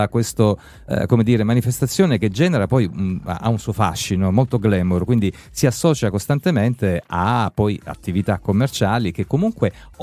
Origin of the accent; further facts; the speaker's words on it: Mesagne, Apulia, Italy; now in Francavilla Fontana, Italy; non sono di Francavilla, ormai sono di Francavilla d'adozione perché vivo a Francavilla, sono di Mesagne